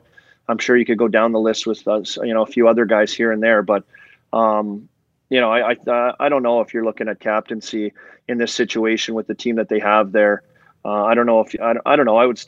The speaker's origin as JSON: {"language": "English", "town": "Lloydminster", "region": "Saskatchewan", "country": "Canada", "tie": "born there", "also_born_or_lived": "Paradise Hill", "said": "I was born in Lloyd and lived a few years in Paradise Hill. My dad worked out there"}